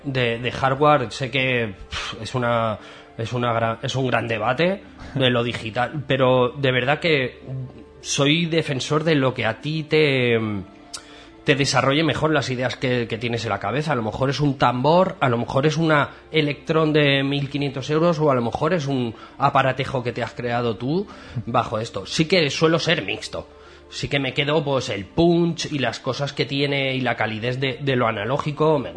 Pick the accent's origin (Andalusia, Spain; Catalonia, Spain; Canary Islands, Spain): Catalonia, Spain; Barcelona; Y me imagino todo lo que he hecho de menos de Barcelona, que soy nativo de allí